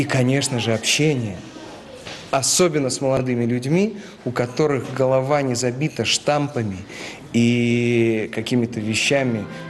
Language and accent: Russian; Penza, Penza Oblast, Russia; Я из Пензы.